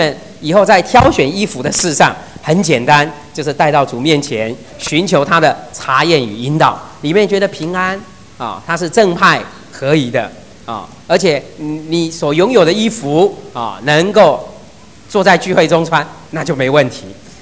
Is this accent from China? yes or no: yes; China; 这个我们中国人又有一句话说什么呢？